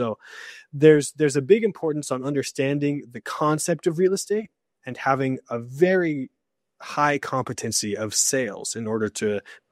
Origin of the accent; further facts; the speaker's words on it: New Mexico, United States; I born and raised in New Mexico.